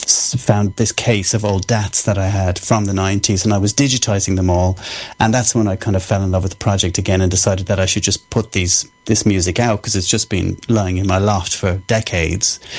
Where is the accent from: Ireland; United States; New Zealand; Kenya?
Ireland; southeast; now in London, United Kingdom; I'm from Ireland, yeah. Sunny southeast.